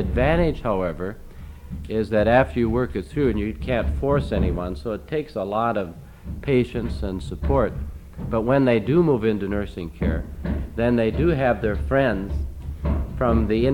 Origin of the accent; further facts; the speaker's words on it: Minneapolis, Minnesota, United States; I'm from Minneapolis, working with the Ebenezer Society.